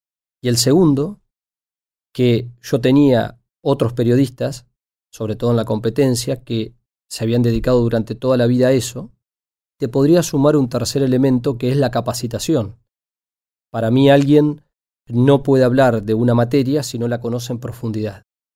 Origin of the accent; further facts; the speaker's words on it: Argentina; Somos muy pocos argentinos los que tenemos ese premio.